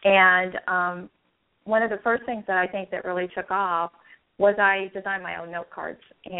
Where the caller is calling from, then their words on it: Washington, District of Columbia, United States; I'm calling from D.C. area.